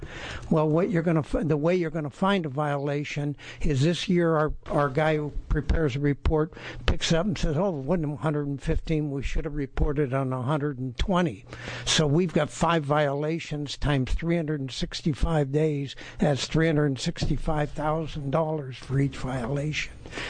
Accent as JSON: {"language": "English", "town": "Eugene", "region": "Oregon", "country": "United States", "said": "I come from Eugene."}